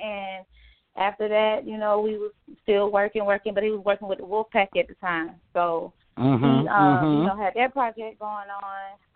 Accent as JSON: {"language": "English", "town": "Atlanta", "region": "Georgia", "country": "United States", "said": "I'm from Atlanta. I'm from the east side, Stone Mountain, Decatur area."}